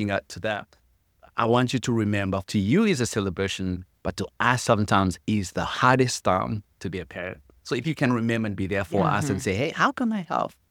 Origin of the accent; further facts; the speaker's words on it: Uganda; One, I come from Uganda.